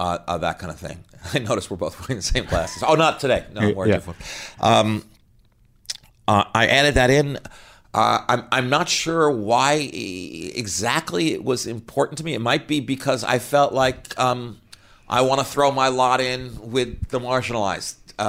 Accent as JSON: {"language": "English", "town": "Scarsdale", "region": "New York", "country": "United States", "tie": "born or raised there", "also_born_or_lived": "Los Angeles", "lives_now": "Manhattan, United States", "said": "Growing up in Scarsdale, and then I went to school in upstate New York, and then I moved here to Manhattan to start my life as a struggling writer. Movies took me to L.A., but I'm thrilled to be back."}